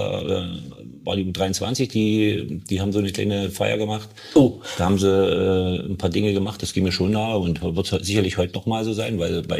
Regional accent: Wittichenau, Saxony, Germany; born there

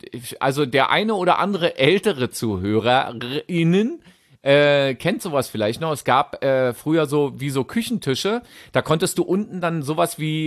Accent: Berlin, Germany; Also wirklich direkt in Mitte, fast an der Spree. Ich bin ja auch an der Spree geboren. Berlin-Mitte-Boy. Hört man gar nicht.

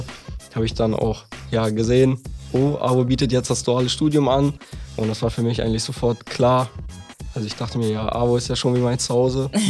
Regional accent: Belm, Lower Saxony, Germany; Also ich komme tatsächlich auch aus Belm, deswegen kannte ich natürlich die Firma AWO schon eigentlich immer so vom Sehen und ich war auch auf der Schule in Belm

